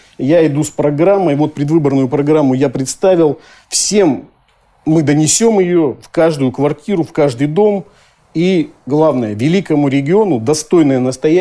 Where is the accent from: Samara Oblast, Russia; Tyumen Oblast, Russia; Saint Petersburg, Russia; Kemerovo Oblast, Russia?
Tyumen Oblast, Russia; Tyumen; born there; Я родился в Тюмени, здесь закончил школу, затем пошел в техникум